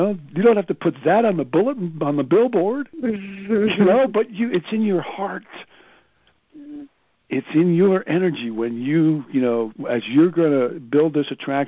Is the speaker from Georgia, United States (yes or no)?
no; Philadelphia, Pennsylvania, United States; I grew up in Philadelphia.